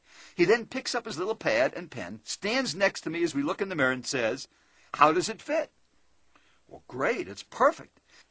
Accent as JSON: {"language": "English", "town": "Scottsdale", "region": "Arizona", "country": "United States", "said": "I'm from Scottsdale, Arizona. I can't find them there."}